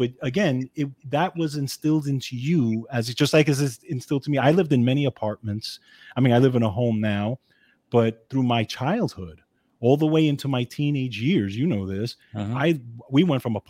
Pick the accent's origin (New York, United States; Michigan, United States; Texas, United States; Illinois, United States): New York, United States; Bronx; And I said, oh, I grew up in the Bronx.